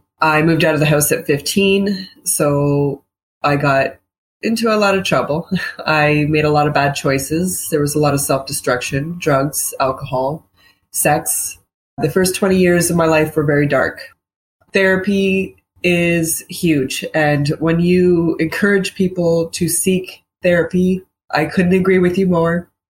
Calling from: Ontario, Canada; I'm from Ontario, Canada.

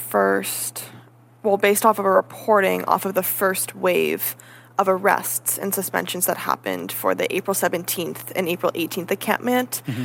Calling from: New York City, New York, United States; I'm actually calling in from Butler Library, which is our main campus library.

